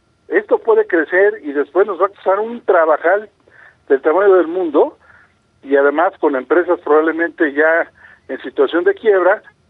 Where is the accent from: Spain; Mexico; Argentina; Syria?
Mexico; nosotros como empresarios mexicanos y serios